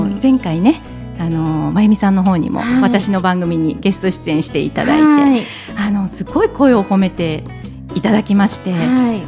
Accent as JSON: {"language": "Japanese", "region": "Yamagata", "country": "Japan", "lives_now": "Yokohama, Japan", "said": "私はですね、山形県出身でございまして、現在は横浜市港南区に在住しております。"}